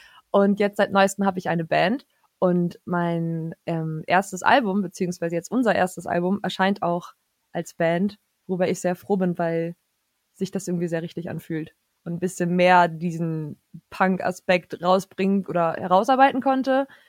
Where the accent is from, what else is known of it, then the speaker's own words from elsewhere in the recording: Hamburg, Germany; ich komme aus Hamburg.